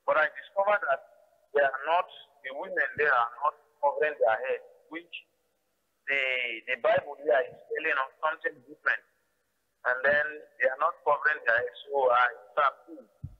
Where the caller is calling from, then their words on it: Bayelsa, Nigeria; I'm calling from Bayelsa.